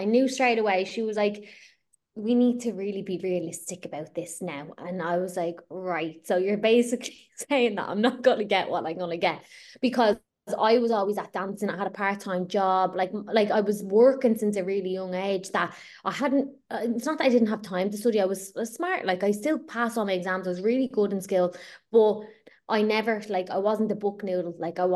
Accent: Dublin, Leinster, Ireland; I'm from Dublin, for anyone that doesn't know, North Dublin.

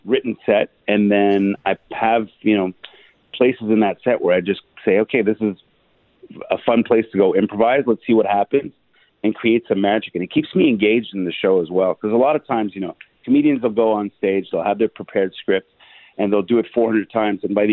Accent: Quebec, Canada; it's English, French, Hindi, and Punjabi. So English, obviously, because we're in North America. French, because I grew up in Quebec. And Hindi and Punjabi, because my parents are from India.

